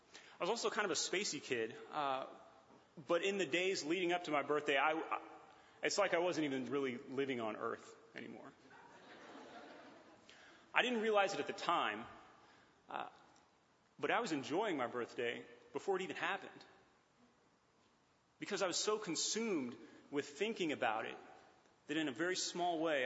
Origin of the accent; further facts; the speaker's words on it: Atlanta, Georgia, United States; I'm from Atlanta, so if you ask me, are the Falcons going to win the Super Bowl this year?